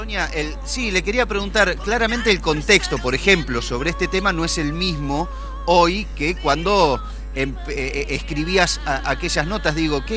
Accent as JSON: {"language": "Spanish", "region": "Santa Fe", "country": "Argentina", "said": "yo soy de Santa Fe"}